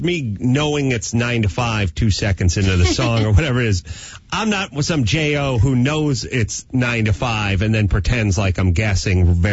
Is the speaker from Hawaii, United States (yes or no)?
no; Los Angeles, California, United States; I mean, like, I'm just from Los Angeles, and I'm sort of annoyed.